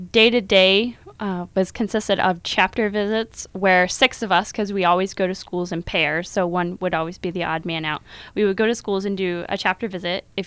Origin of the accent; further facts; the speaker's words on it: United States; So I'm originally from Bradford County, and each year the four FFA chapters in my county get together